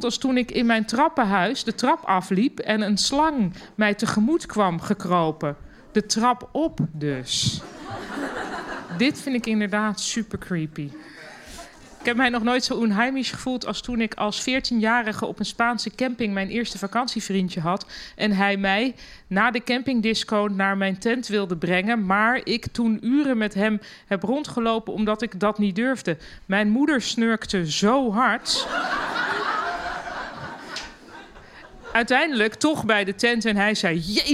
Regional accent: Germany; Dutch is a second language; now in Netherlands

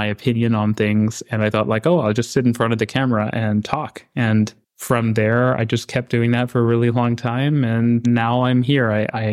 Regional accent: Vancouver, British Columbia, Canada; So I didn't have great transit most of the time growing up in Vancouver, but I did grow up there

